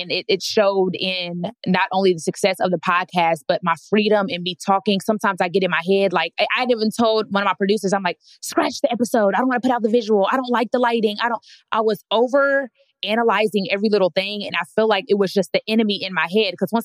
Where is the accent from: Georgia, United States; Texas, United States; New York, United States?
Texas, United States; Dallas; Dallas, Texas, that is my hometown.